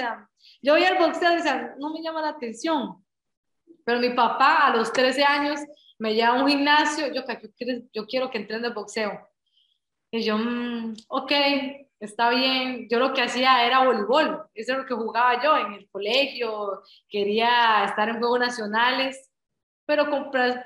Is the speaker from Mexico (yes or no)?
no; Costa Rica; also born or lived in Nicaragua; Ya ellos estaban en Costa Rica, pero yo nací en Nicaragua, pero toda mi vida he estado en Costa Rica, he representado a Costa Rica. Yo digo, estoy orgullosa de mis raíces nicaragüenses